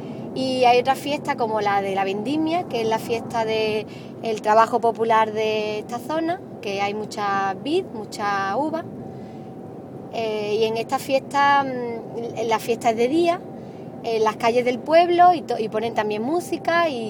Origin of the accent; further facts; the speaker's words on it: Andalusia, Spain; now in Málaga, Spain; Soy de un pueblo de Cádiz, de la Sierra de Cádiz, un pueblo pequeño de 10.000 habitantes y ahora vivo en Málaga, no vivo en Cádiz.